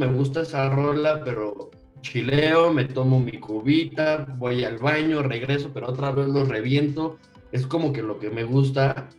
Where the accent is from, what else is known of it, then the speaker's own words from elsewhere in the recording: Toluca, State of Mexico, Mexico; yo que soy de Toluca, tocar en Toluca, que sé como qué tipo de música le gusta a los de aquí